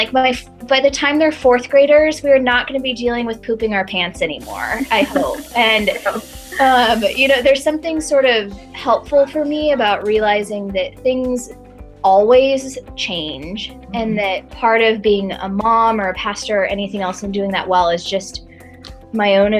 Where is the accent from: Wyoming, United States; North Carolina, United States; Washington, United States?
Washington, United States; Spokane; But I grew up in Eastern Washington in Spokane.